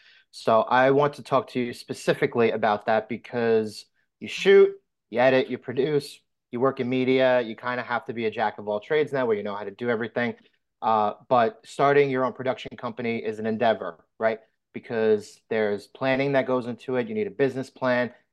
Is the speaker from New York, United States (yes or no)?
yes; New York, United States; Yeah, Nick and I are from New York. We're over this. It's 6 months of winter, 6 months of summer.